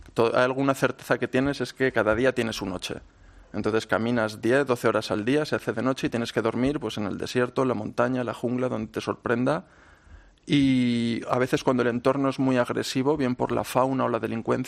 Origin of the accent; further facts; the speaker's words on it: Spain; Yo soy español